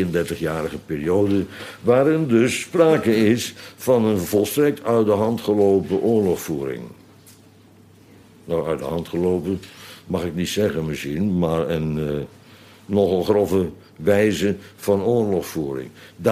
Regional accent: Bodegraven, South Holland, Netherlands; Daar straks de schillenboer. Die had een paard bij ons in Bodegraven. De groenteboer trouwens ook.

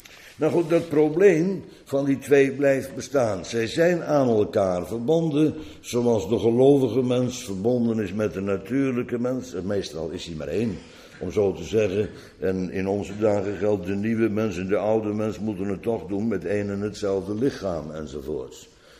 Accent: Netherlands; En wij als Nederlanders zouden dat zeker bedenken.

